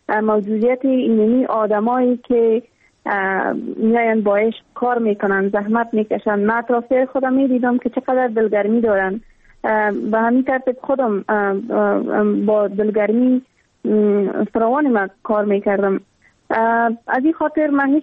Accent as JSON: {"language": "Persian", "country": "Afghanistan", "said": "ما در دامن جنگ زاده شدیم، اما تو در جنگ کلان شدیم"}